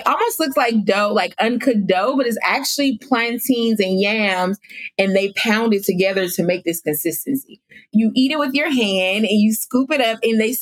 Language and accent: English; West Coast, United States; I'm from the West Coast, so the minimum is going to take me 15 hours.